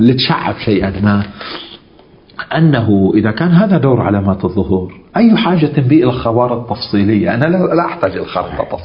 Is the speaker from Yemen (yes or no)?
yes; Yemen; ولا عندنا في اليمن ملايين اليمانيين